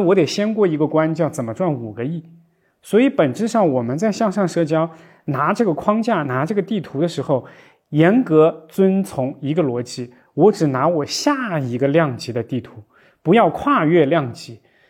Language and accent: Chinese; Hangzhou, Zhejiang, China; 我也是杭州人